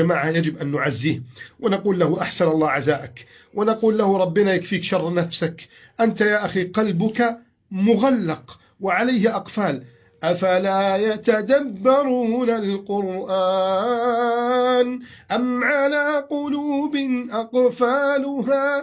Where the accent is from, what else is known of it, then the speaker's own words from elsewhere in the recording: Egypt; بلدنا مصر